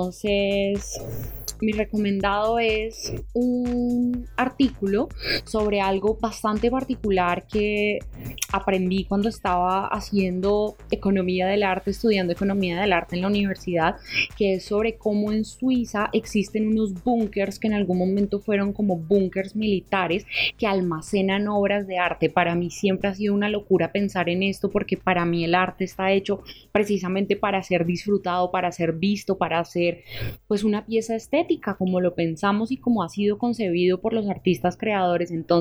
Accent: Colombia; recordar como colombianos y colombianas que eso es nuestro

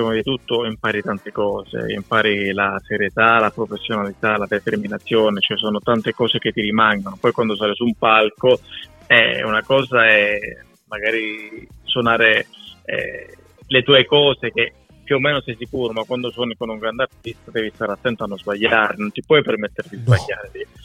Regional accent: Calabria, Italy; E spesso mi dicono, sei napoletano? Io dico, no, un po' più giù, sono calabrese.

